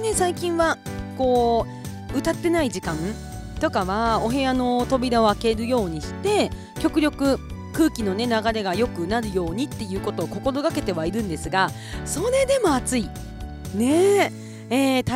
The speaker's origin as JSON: {"language": "Japanese", "town": "Kushiro", "region": "Hokkaido", "country": "Japan", "tie": "born or raised there", "said": "6月のですね23日日曜日に私の地元釧路で"}